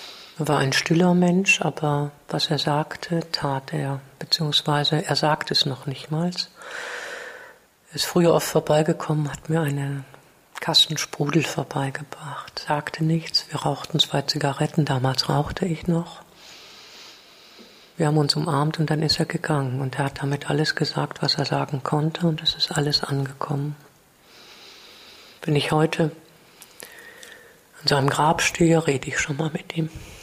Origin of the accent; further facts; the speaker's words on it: Essen, North Rhine-Westphalia, Germany; Ich bin ja ein Kind aus dem Pott. Ich bin gebürtig in Essen.